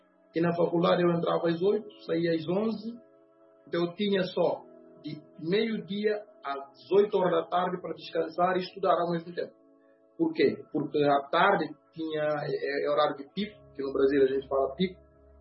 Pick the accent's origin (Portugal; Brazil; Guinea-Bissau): Guinea-Bissau; Bissau; Eu sou natural da Guiné-Bissau, de uma família humilde, pai e mãe ainda de vida, 2 irmãos mais velhos, 3 irmãs mais novas e 2 irmãs mais velhas. Eu estudei lá em Bissau